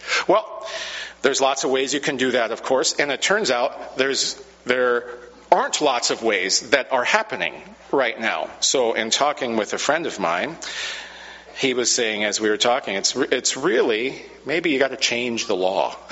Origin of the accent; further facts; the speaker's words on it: Camano Island, Washington, United States; Well, I grew up on Comano Island.